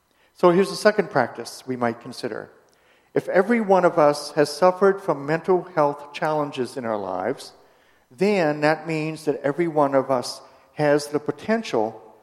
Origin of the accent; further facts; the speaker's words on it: Maine, United States; when I was growing up in Maine, I didn't hear that term, ever.